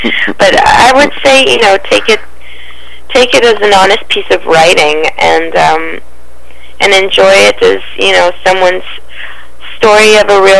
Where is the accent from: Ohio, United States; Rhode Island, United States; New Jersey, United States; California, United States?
California, United States; San Francisco; I just went back to California and did an EP release in my hometown in San Francisco